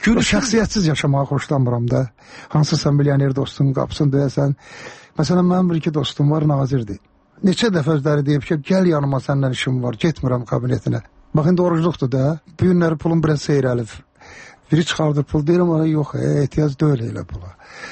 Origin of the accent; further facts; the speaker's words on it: Karabakh, Azerbaijan; Məndə zarafatçı Qarabağlıyam